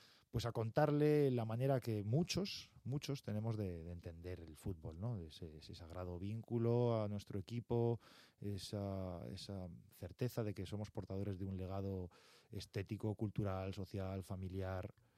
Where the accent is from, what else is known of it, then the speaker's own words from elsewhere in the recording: Madrid, Community of Madrid, Spain; born there; mi familia es ferrolana, yo ya nací aquí en Madrid.